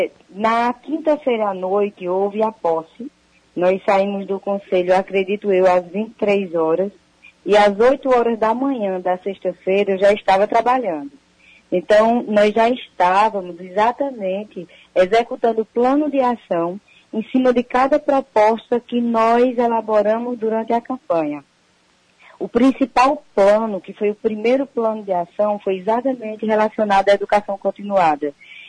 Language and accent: Portuguese; Araripina, Pernambuco, Brazil; born there; eu como a Eduarda somos de famílias humildes aí de Araripina. Eu morava lá no Planalto, é um bairro que eu tenho o maior orgulho de dizer que morava no Planalto. Sou nascida na Serra do Araripe